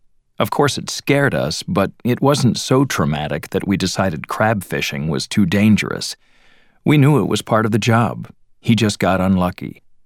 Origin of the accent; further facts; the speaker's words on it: Seattle, Washington, United States; I was born in 1966 in Ballard, the Scandinavian part of Seattle, by the ship canal. All my parents' friends were Norwegians and fishermen.